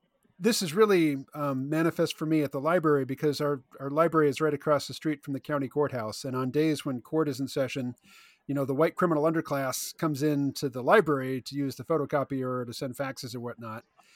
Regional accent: Kansas City, United States; Not a lot of Spanish speakers when I was growing up in Kansas City.

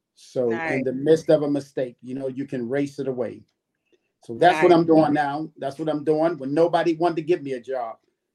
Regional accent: Pittsburgh, Pennsylvania, United States; I'm from the Hill District. I'm from Pittsburgh, Pennsylvania. You know where the Hill is for district.

